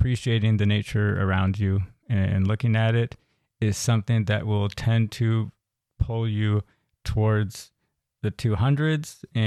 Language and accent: English; Seattle, Washington, United States; So for the viewers that don't know, I grew up in the Seattle area